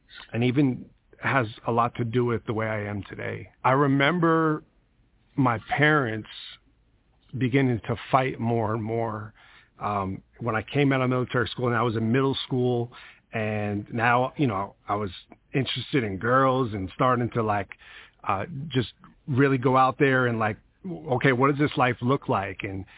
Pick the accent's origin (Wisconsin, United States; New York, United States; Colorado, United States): New York, United States; Long Island; I grew up in Long Island, New York, and I grew up to really having a single mom, so I never actually met my biological father.